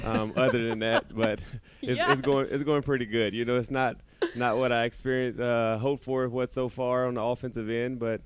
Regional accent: Indiana, United States; You know, it's always a dream for me to put on an Indiana Pacers jersey and go out and put on for my hometown team.

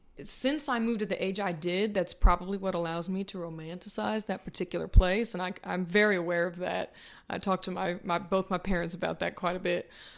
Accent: the South, United States; Like, I'm from the South, but I didn't know what he was saying.

